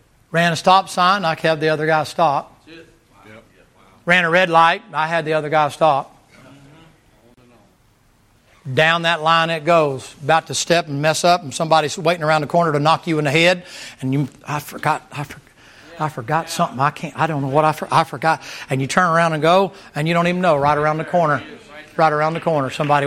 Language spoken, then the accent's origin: English; the South, United States; Self-made. Southerners bad about that. I'm a Southerner. I can talk about Southerners.